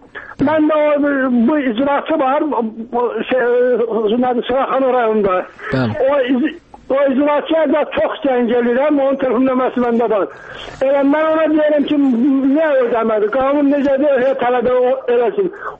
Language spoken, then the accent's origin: Azerbaijani; Fuzuli, Fuzuli District, Azerbaijan; qızım Füzuli bölgəsində yaşayıram, Füzuldənəm